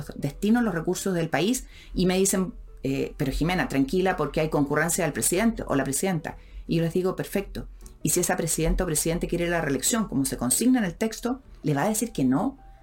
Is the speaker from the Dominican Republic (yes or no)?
no; Concepción, Biobío, Chile; Y lo digo como mujer de región. Yo nací, crecí, estudié en Concepción. Soy una hija de una profesora y de un abogado que eran los primeros profesionales en su familia.